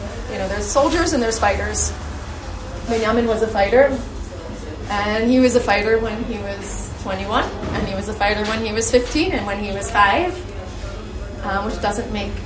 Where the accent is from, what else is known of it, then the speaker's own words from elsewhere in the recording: Florida, United States; also born or lived in Cedarhurst; now in Israel; We moved from Cedarhurst, was our last stop. I'm originally from Florida. My husband's from Manchester, England.